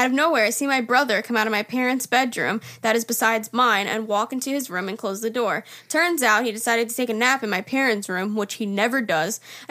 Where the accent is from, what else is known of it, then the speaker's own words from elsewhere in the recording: New York, United States; I'm from Long Island.